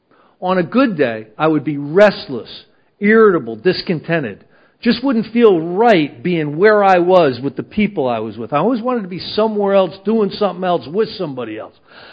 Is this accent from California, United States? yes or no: no; New Jersey, United States; I'm from New Jersey. We do more thinking before 9 o'clock in the morning, probably, than somebody in the ark.